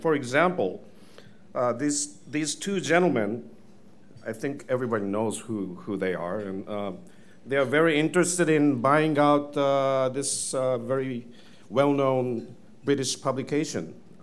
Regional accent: Japan; English is a second language; moved away as an adult; Please forgive me for my poor English, because I'm a pure Japanese. I grew up in Japan until I was 22.

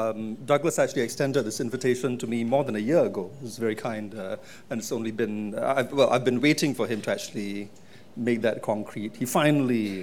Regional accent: Singapore; as a Singaporean who was born there and has lived there for a long time and has seen only one government, the People's Action Party government, since the time I was born

